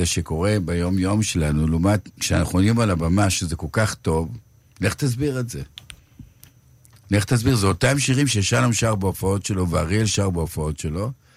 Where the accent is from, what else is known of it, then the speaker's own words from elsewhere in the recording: Galilee, Israel; אני גם בא מהגליל, במקור, וביקור אצל ההורים